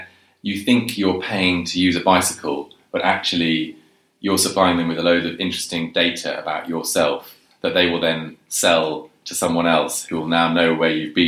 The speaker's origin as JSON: {"language": "English", "region": "London", "country": "United Kingdom", "tie": "born or raised there", "said": "because I grew up in London. And that's sort of when I started cycling all around London."}